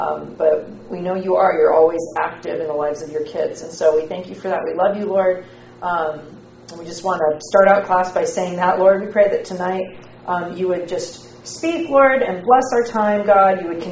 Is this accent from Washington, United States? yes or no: yes; Seattle, Washington, United States; I'm from Seattle.